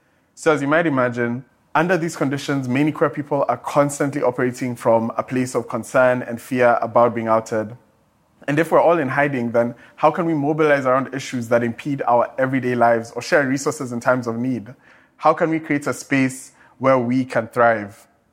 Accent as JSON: {"language": "English", "country": "Kenya", "said": "I want to tell you about some sections of the Penal Code from my home country, Kenya."}